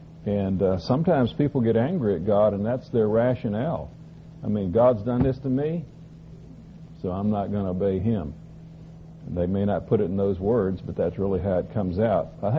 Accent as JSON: {"language": "English", "region": "Virginia", "country": "United States", "tie": "born or raised there", "said": "When I grew up in Virginia, everybody went to summer school."}